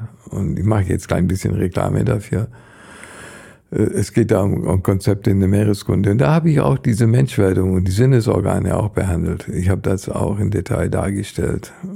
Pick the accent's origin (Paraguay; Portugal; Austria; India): India; Ich kenne immer noch die Namen von Schmetterlingen aus meiner Jugend in Indien.